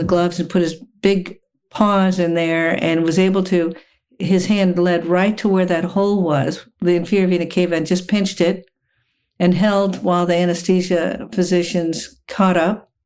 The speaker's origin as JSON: {"language": "English", "town": "McLean", "region": "Virginia", "country": "United States", "tie": "born or raised there", "lives_now": "Washington, D.C., United States", "said": "I grew up in McLean, Virginia, which is, I'm in Washington, D.C. now, so I'm not too far from home."}